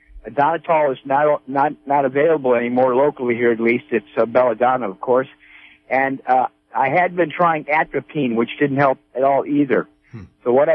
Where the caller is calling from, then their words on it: Piercy, California, United States; also born or lived in Humboldt County; Yes, I'm from Piercy, from Mendocino County.